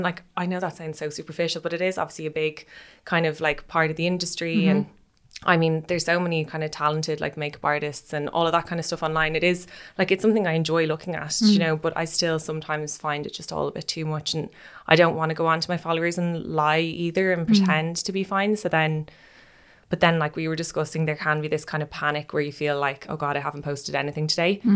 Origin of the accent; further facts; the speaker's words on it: Ireland; because when you're in that kind of category of being called an Irish model or doing the pageants and all